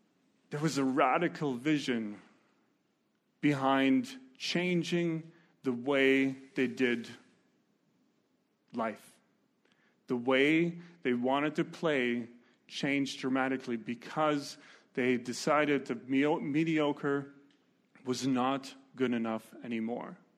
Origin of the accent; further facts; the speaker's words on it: Germany; but it is in Germany, and I grew up in Germany.